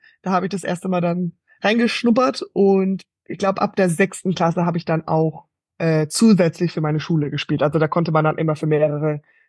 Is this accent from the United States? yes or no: yes; Alameda, California, United States; Ich bin in Kalifornien aufgewachsen. Also in Kalifornien gibt es selbstverständlich Volleyballmannschaften. Es war nur in der Stadt, wo ich aufgewachsen bin, in Alameda